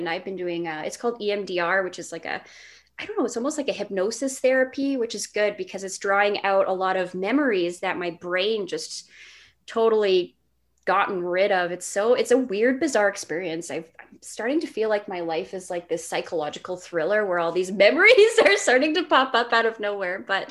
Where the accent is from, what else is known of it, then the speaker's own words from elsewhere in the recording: Winnipeg, Manitoba, Canada; born there; I was born in Winnipeg. My family comes from Red River, actually from a small Métis village up north of Winnipeg called St. Ambrose.